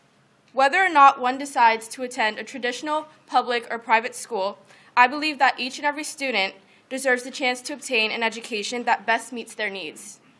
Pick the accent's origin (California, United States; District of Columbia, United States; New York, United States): District of Columbia, United States; Washington; I'm a senior at Georgetown Visitation. I was born and raised in Washington, D.C. 20 years ago, both of my parents emigrated to the U.S. from Ethiopia.